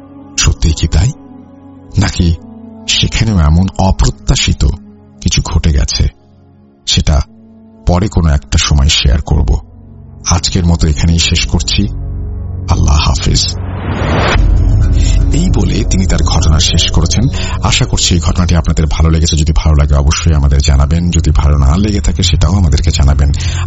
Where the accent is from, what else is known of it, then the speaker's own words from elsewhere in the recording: Dhanbari, Dhaka Division, Bangladesh; আমার বাড়ি টাঙ্গাইল জেলা ধনবাড়ি থানা বানিয়াজান ইউনিয়নের কোন এক গ্রামে।